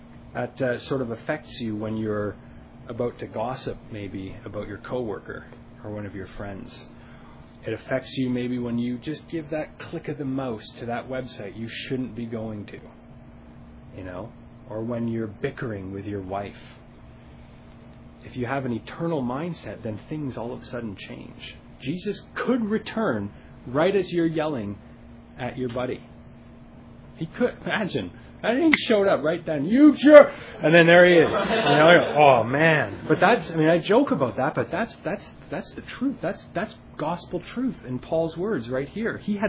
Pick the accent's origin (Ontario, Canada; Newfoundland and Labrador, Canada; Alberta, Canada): Ontario, Canada; Windsor; now in Toronto, Canada; when I first moved to Toronto, and just you see sin in an amplified, way in front of you. You know, I'm from Windsor, which is, not even a quarter of the size of Toronto.